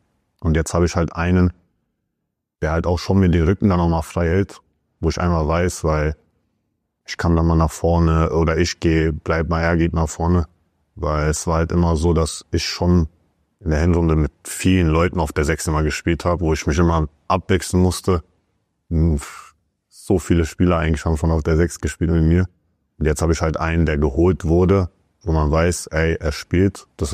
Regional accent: Frankfurt, Hesse, Germany; Also ich komme aus Frankfurt

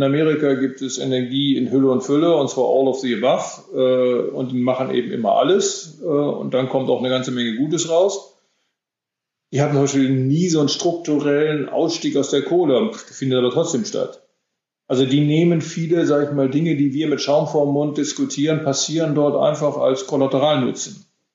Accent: Switzerland; Bei uns in der Schweiz wird gewählt bald.

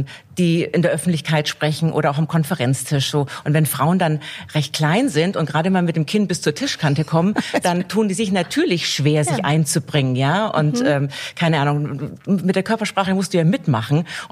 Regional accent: London, United Kingdom; ich bin in London ja groß geworden. Das ist ja eine Riesenstadt, dagegen ist München ein Dorf.

